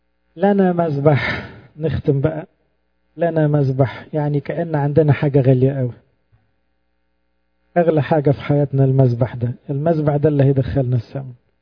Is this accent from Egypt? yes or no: yes; Egypt; احنا عندنا في مصر